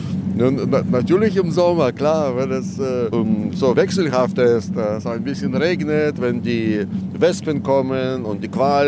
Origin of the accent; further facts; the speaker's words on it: Moscow, Russia; ich bin auch ein Kind des Nordens eigentlich. Also Moskau, wo ich aufgewachsen bin, so am Stadtrand.